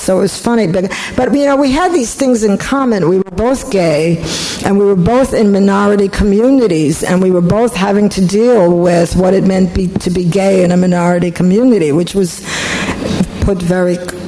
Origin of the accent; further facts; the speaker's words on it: Warsaw, Masovian Voivodeship, Poland; I'm a Jew from Warsaw.